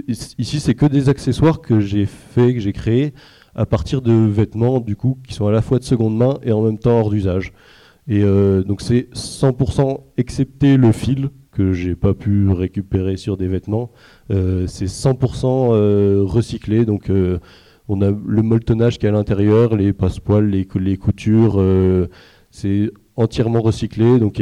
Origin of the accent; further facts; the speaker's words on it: Bourgogne-Franche-Comté, France; moi je viens du Jura